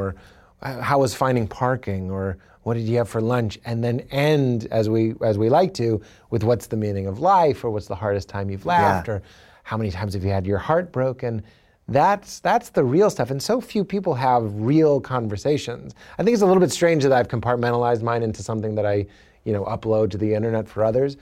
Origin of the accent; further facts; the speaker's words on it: New Brunswick, New Jersey, United States; growing up in New Brunswick, two Jersey jokes, I don't know why. But I want to be clear, I love New Jersey.